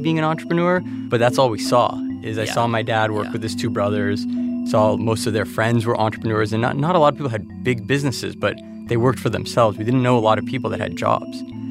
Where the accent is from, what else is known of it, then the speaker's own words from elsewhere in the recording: Los Angeles, California, United States; I grew up in Los Angeles.